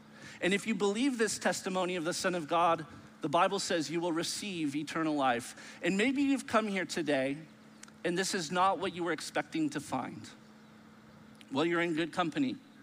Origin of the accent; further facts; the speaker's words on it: Los Angeles, California, United States; I am from Los Angeles, the city of angels